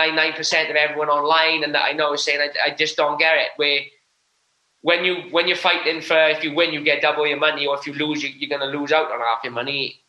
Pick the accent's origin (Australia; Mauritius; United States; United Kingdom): United Kingdom; as much slack as the British guys get, we do get a little bit tough. At the same time, they know they need British guys coming through.